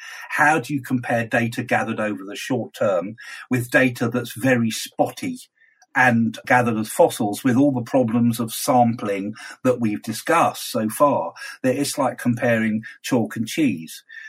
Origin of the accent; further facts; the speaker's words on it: United Kingdom; Now, maybe it's because I'm British.